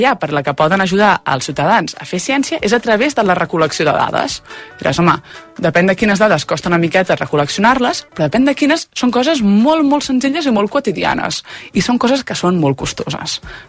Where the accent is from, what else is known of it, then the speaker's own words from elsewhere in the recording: Catalonia, Spain; tal com som catalans